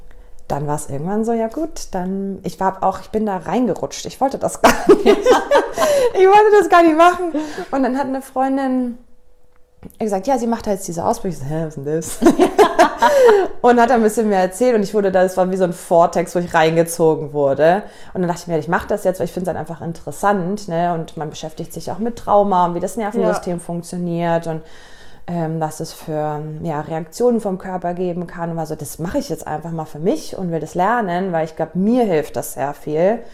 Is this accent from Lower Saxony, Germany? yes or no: no; Munich, Bavaria, Germany